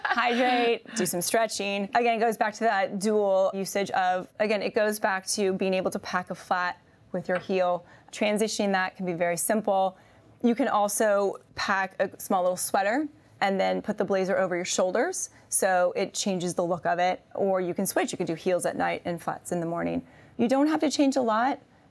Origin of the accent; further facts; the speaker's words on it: California, United States; Born and raised in the Bay Area, I'm still never know what I'm going to get when I come into the city.